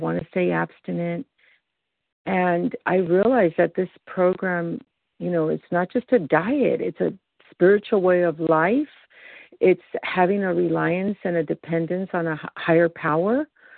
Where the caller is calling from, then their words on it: California, United States; I am calling from California.